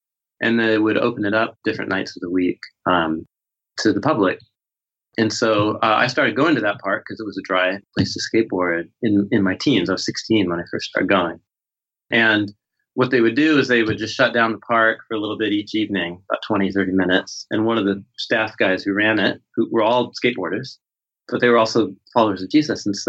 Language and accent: English; Portland, Oregon, United States; So I grew up in Portland, Oregon, and I grew up fully immersed in skateboard culture or subculture.